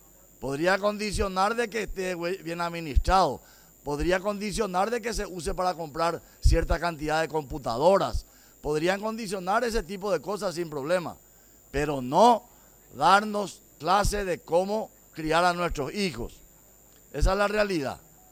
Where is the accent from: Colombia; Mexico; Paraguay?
Paraguay; una señal como paraguayos, como gente seria y trabajadora, de que en nuestro país no permitimos limosnas